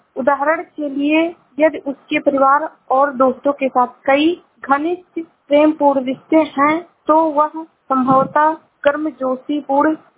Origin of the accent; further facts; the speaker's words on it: Shravasti, Uttar Pradesh, India; मैं जिला श्रावस्ती से हूँ।